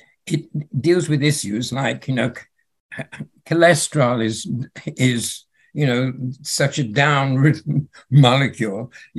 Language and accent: English; Birmingham, West Midlands, United Kingdom; Interesting you should say that, because in my hometown in Birmingham, there was a famous biochemist